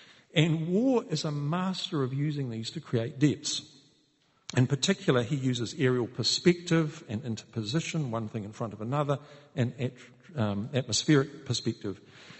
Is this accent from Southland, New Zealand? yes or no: yes; Southland, New Zealand; Because growing up in Southland, I was struck by the fact that there were a lot of old abandoned houses